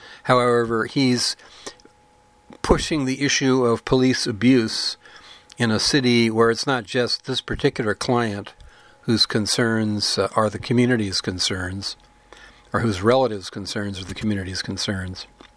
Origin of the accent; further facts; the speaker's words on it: Lubbock, Texas, United States; I grew up in Lubbock, Texas, and it was a ghetto in every sense of the word, but we didn't use that word back then.